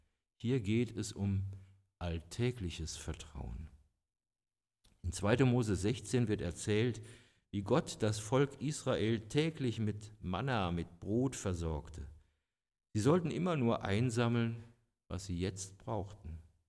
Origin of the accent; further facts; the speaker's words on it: Cologne, North Rhine-Westphalia, Germany; Ich habe damals in Köln gewohnt, das ist meine Heimatstadt.